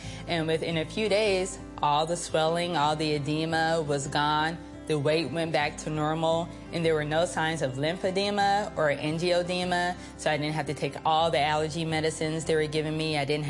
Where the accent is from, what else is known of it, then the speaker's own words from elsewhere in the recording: Wichita, Kansas, United States; I'm from Wichita, Kansas.